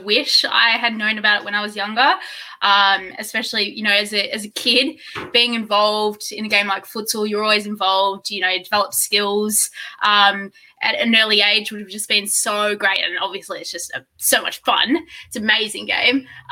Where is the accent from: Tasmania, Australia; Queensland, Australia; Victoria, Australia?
Victoria, Australia; Castlemaine; also born or lived in Melbourne; So I was born in Carlton in Melbourne, but I grew up and spent most of my childhood in a little country town in regional Victoria called Castlemaine.